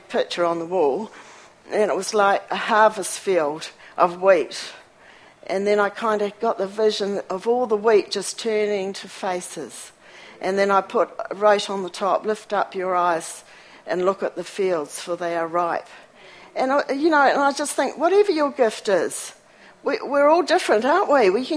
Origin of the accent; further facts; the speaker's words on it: Christchurch, Canterbury, New Zealand; I can remember growing up in Christchurch, how all our groceries came from the corner shop.